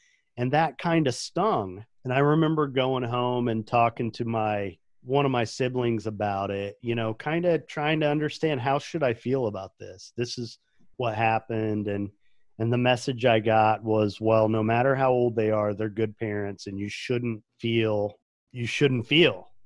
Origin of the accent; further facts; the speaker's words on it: Indiana, United States; I grew up in a Catholic neighborhood in central Indiana. I'm the youngest of eight kids.